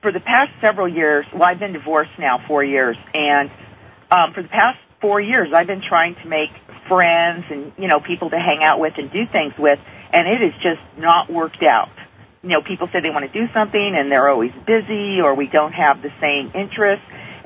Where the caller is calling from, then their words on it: San Jose, California, United States; Oh, hi. I'm calling from San Jose, California.